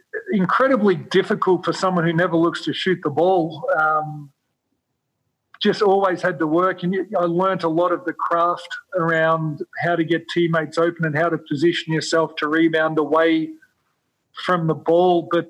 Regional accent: Australia; moved away; back then when I said I came from Australia, people still thought that was further south in the United States.

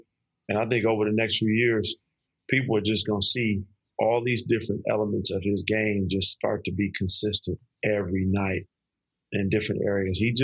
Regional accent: Oakland, California, United States; But growing up in Oakland also taught me how to have thick skin, taught me how to be tough.

